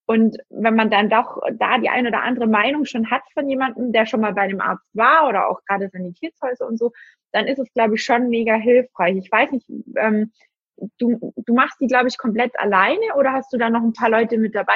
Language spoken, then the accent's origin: German; Baden-Württemberg, Germany; Ich komme ja auch aus dem Schwabenländle.